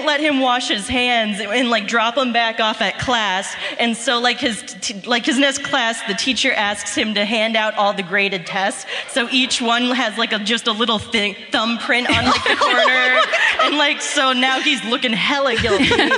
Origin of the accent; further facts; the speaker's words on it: Cincinnati, Ohio, United States; now in Columbus, United States; I'm from Cincinnati, born and raised.